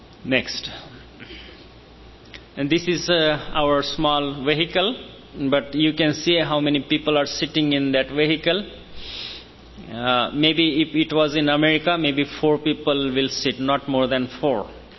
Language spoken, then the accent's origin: English; India; accent: Indian; English is a second language; So thank you very much for listening to me, my Indian accent, my broken English